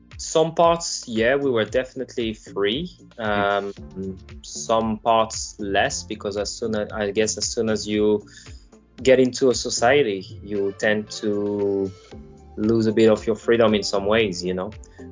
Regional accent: France; English is a second language; I'm from France, and I've been traveling and living abroad for the past 10 years, more or less.

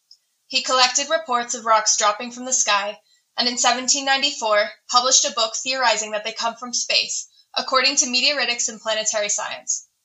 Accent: Bozeman, Montana, United States; it kind of came from the dinosaur museum I used to go to growing up in Bozeman as a kid, the Rocky Mountain Dinosaur Museum.

